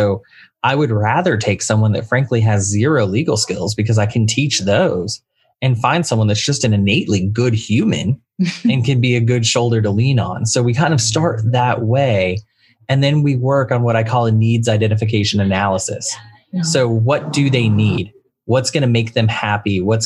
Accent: Texas, United States; also born or lived in Boston; originally born and bred in Texas, but did go to music school in Boston.

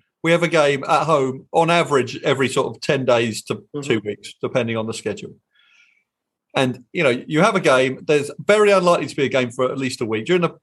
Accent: England, United Kingdom; now in United States; As an English person, like, when we watch football, we watch sport.

